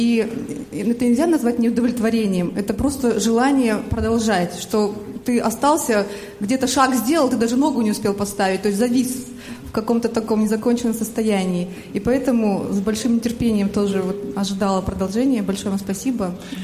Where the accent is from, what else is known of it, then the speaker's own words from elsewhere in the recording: Almaty, Kazakhstan; я из Алматы.